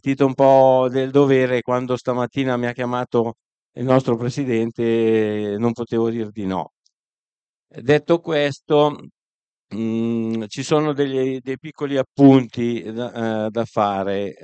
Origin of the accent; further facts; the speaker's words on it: Lombardy, Italy; io sono un brianzolo